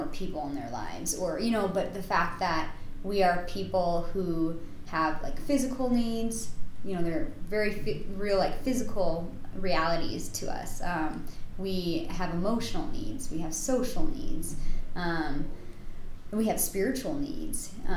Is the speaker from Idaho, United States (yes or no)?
yes; Moscow, Idaho, United States; but I grew up here in Moscow, and so moving to DC just would have been like a culture shock.